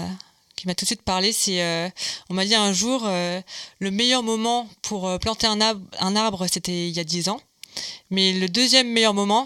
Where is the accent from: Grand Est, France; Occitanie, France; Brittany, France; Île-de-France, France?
Brittany, France; parce qu'à la base, je suis bretonne, moi.